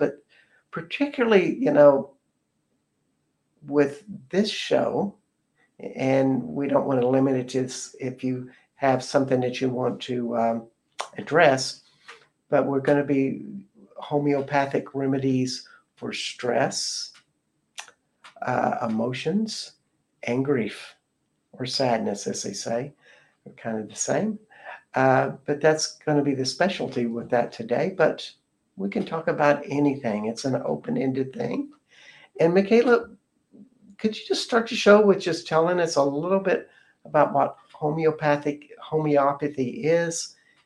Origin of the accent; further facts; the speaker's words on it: Austin, Texas, United States; now in Quillan, France; even though he lives in my hometown of Austin.